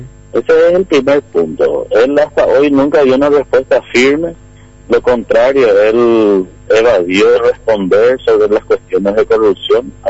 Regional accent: Alto Paraná, Paraguay; born there; que los hijos de los colorados que ya nacimos aquí en Alto Paraná

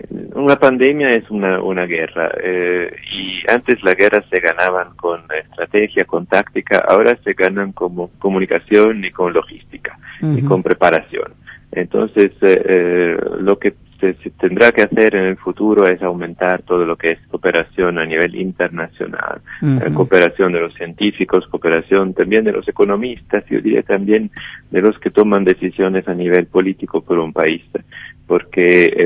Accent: Lombardy, Italy; Spanish is a second language; Yo vengo de la región de Lombardía, que es la región más contagiada de toda Italia, probablemente de toda Europa.

